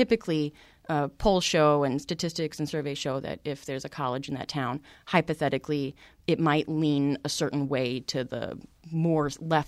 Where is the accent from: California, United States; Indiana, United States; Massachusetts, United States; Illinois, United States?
Illinois, United States; Chicago; I'm not from here. I'm from Chicago